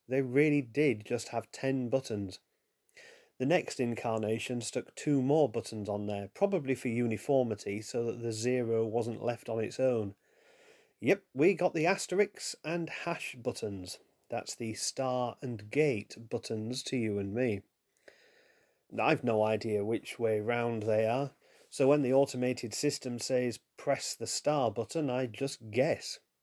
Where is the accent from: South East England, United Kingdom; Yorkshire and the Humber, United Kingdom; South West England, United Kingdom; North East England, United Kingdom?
Yorkshire and the Humber, United Kingdom; accent: Yorkshire; someone who will struggle with my Yorkshire accent as much as I will struggle with their Indian accent.